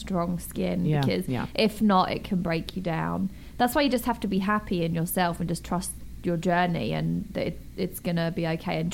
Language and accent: English; United Kingdom; now in Los Angeles, United States; But it's so funny because especially being British in LA, you see the same people.